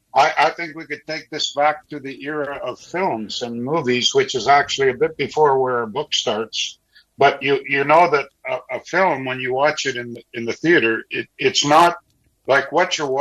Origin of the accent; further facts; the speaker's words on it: Canada; But I'm a Canadian, so, you know, I have my truth, and it's different.